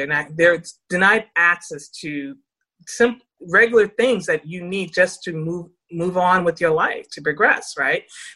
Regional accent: United States; Yeah, I mean, in America, well, I'm American

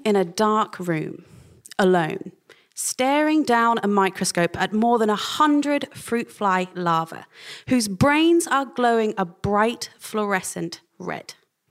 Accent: England, United Kingdom; It's because he moved to Oxford University from MIT that I grew up in England at all.

